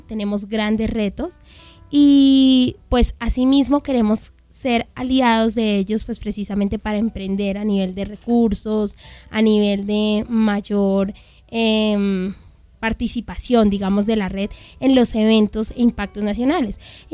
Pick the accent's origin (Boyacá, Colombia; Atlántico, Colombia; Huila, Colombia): Boyacá, Colombia; Como buena boyacense. Cuando estaba en el campo, cuando era pequeñita